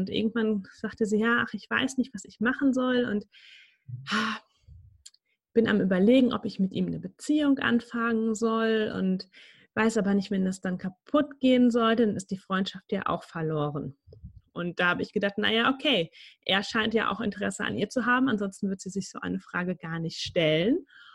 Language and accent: German; North Rhine-Westphalia, Germany; Wir kommen beide ursprünglich aus Nordrhein-Westfalen, lustigerweise aus zwei Orten, die knappe 40 Kilometer auseinander liegen.